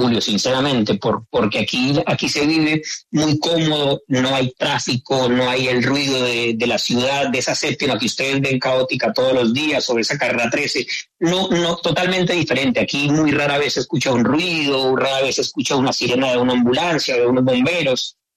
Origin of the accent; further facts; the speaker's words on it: Colombia; aquí crecieron con una visión diferente a la que tú y yo crecimos en Colombia